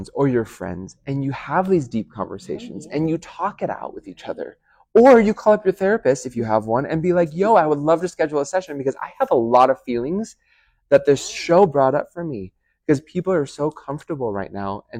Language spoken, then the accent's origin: English; Philomath, Oregon, United States; never had that growing up in a small town, closeted queer boy. That was very unsafe for me to be. I grew up in Philomath.